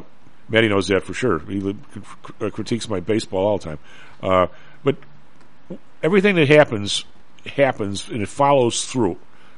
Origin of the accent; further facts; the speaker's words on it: Evergreen Park, Illinois, United States; I grew up in Evergreen Park, and a little bit of a history for listeners that are all over the country.